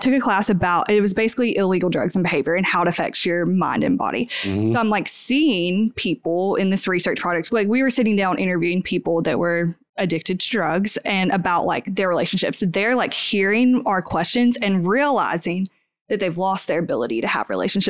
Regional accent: Cleveland, Ohio, United States; also born or lived in Oxford, Mississippi; I grew up here in Cleveland, but I really wanted to go to Ole Miss in Oxford, Mississippi. So my parents went to Ole Miss. I lived in Oxford till I was like 10 or 11.

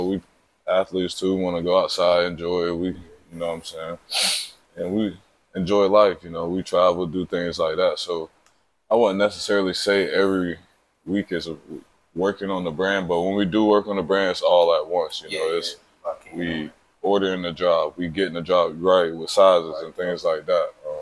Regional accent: Little River, South Carolina, United States; I'm from Little River, South Carolina.

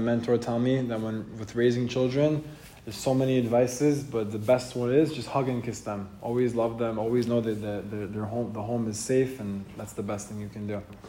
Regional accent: Brooklyn, New York, United States; And he's from Brooklyn. I'm from Brooklyn too.

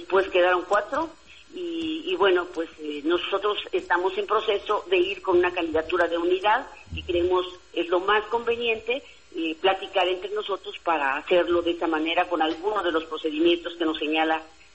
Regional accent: Hidalgo, Mexico; Mira, yo soy hidalguense y llevo una carrera de más de 30 años

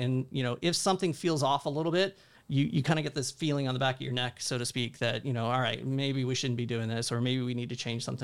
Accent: Texas, United States; I'm living up there in New York, New Jersey area, which was a lot of fun, but I'm from Texas.

